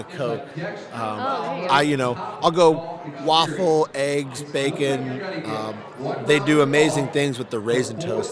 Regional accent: Florida, United States; No posters, but growing up in South Florida, I was a big Marlins fan.

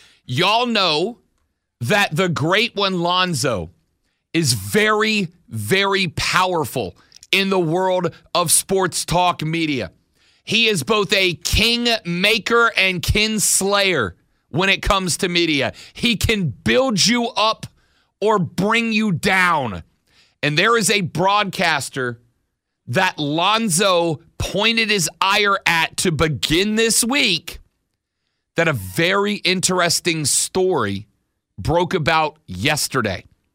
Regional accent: Pensacola, Florida, United States; I am from Pensacola, Florida, originally. I am from the tribal chief's hood.

